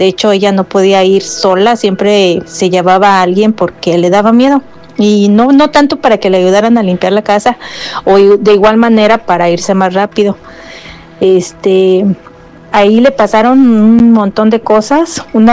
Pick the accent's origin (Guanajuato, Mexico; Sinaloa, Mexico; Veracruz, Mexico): Guanajuato, Mexico; Celaya; now in California, United States; hablo de California. Soy de Celaya, Guanajuato.